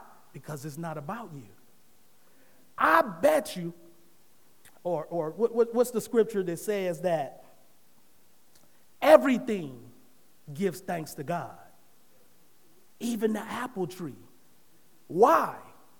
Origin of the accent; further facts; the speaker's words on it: Michigan, United States; now in Georgia, United States; I ain't from Georgia. I'm a transplant from Michigan.